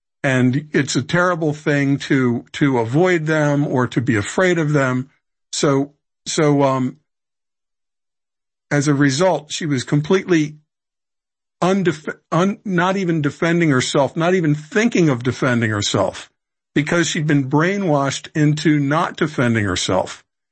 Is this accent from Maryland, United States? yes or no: yes; Baltimore, Maryland, United States; And growing up in Baltimore in the, you know, 60s and 70s, when I was a little boy and then a teenager